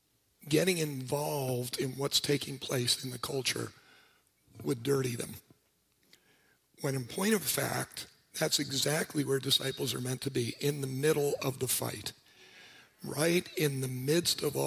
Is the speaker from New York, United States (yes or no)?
yes; New York City, New York, United States; And just because I'm from New York City and we love to get in people's face